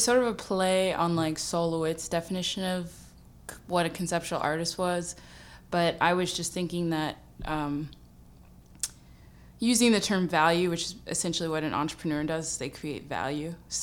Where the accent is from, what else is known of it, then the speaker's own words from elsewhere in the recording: Altadena, California, United States; also born or lived in Chicago; Yeah, I grew up in Altadena.